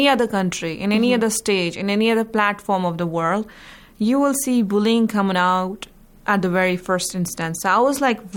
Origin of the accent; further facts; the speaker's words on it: India; since I come from India